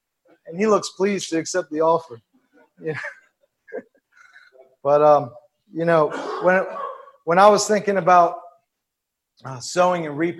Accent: Baltimore, Maryland, United States; I'm from Baltimore. I can't even grow a garden.

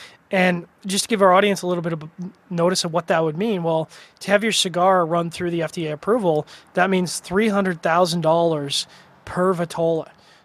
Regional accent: Canada; I'm a CRA member and I'm a Canadian.

